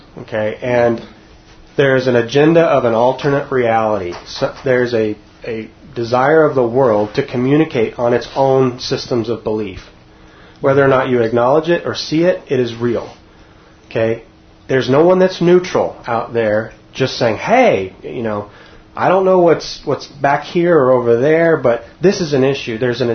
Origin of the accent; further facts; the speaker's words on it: Texas, United States; also born or lived in Canada; I came from Texas to Colorado, and I got that dose. I went from, you know, Texas to Canada, and I got the Americans are the problem